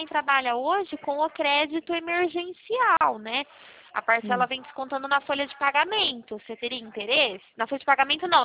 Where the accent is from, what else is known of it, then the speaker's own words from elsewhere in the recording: Araras, São Paulo, Brazil; eu sou aqui de Araras, Araras, São Paulo.